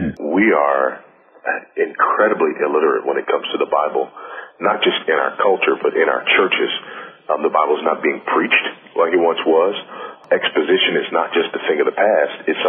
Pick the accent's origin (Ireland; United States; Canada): United States; Los Angeles, California; I was raised in Los Angeles by a single teenage mother who was a practicing Buddhist.